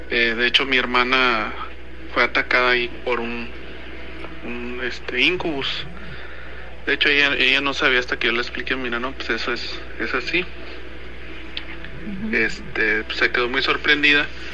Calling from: Katy, Texas, United States; de Katy, Texas. Siempre escucho su programa

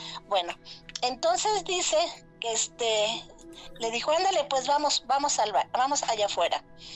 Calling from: Aguascalientes, Mexico; Mira, soy de Aguascalientes, mija

